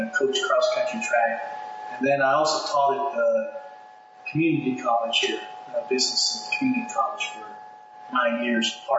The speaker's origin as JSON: {"language": "English", "town": "Fort Worth", "region": "Texas", "country": "United States", "tie": "born or raised there", "said": "Well, I was raised in Cowtown, Fort Worth, Texas."}